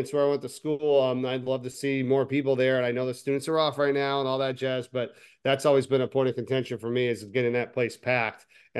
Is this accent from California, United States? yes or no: no; Vermont, United States; I got some accent, whatever. Yeah. I grew up in Vermont. Yep. I'm a New England guy, whatever.